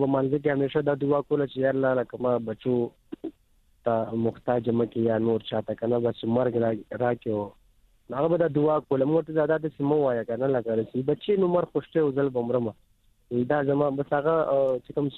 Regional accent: Peshawar, Khyber Pakhtunkhwa, Pakistan; زه خو خپل د پیښور اوسیدونکی وم د رنګ روډ اټا محمد ګړې دیر کول نه دا زما علاقه ده زما بچپن شوی دی

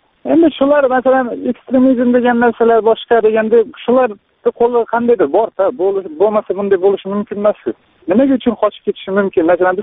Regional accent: Samarkand, Samarqand Region, Uzbekistan; now in Kazakhstan; Qozog'istondan telefon qilyapman, o'zim Samarqanddanman

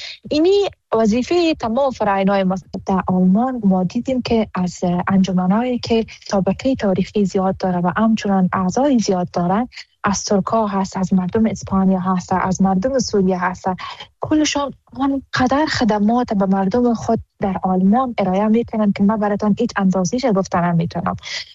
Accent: Afghanistan; now in Germany; هست و ما حمایت همه افغانهای ما را ضرورت داریم و خودم یک قدر از خونمون به بدنم باشه بخاطر وطن دارم، وطنم دریغ نمیکنم.

